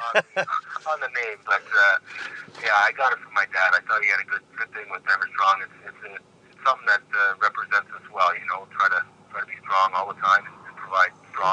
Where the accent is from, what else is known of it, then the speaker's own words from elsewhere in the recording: Toronto, Ontario, Canada; now in Orangeville, Canada; I grew up in Toronto and I was in the hustle and bustle of Toronto.